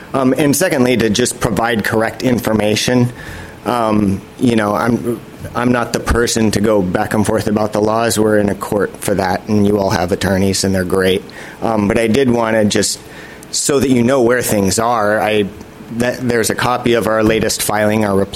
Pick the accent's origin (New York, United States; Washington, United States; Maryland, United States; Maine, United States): Washington, United States; Spokane; I grew up in Spokane in Washington.